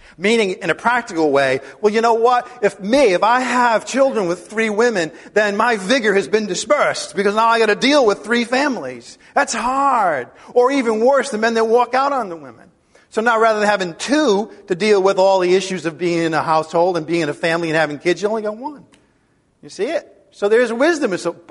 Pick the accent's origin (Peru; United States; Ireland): Ireland; I'm Irish, so I got a lot of big guilt complex.